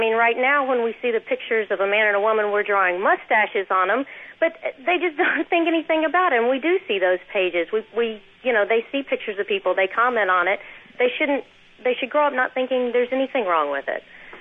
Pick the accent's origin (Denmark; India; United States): United States; the South; I grew up in the South